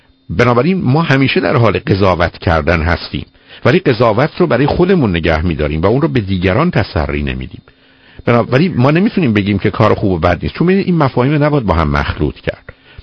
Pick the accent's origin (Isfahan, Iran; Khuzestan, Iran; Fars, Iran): Fars, Iran; Shiraz; من شیرازی هستم دیگه